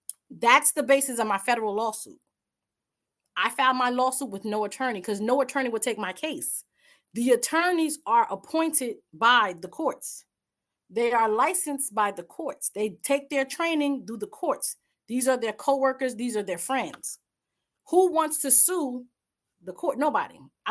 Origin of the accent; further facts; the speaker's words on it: Newark, New Jersey, United States; I'm from the streets. Let's be clear, I got this education, but I'm from Brick City, Newark, New Jersey, home of Frank Lucas.